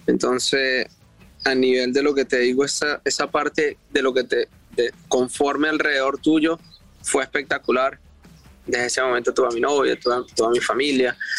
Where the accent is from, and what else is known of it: Venezuela